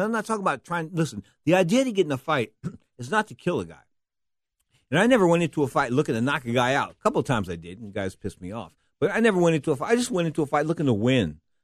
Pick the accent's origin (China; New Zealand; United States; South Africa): United States; San Francisco, California; comes to you from the city by the bay, San Francisco, California, my hometown. I'm a former San Francisco policeman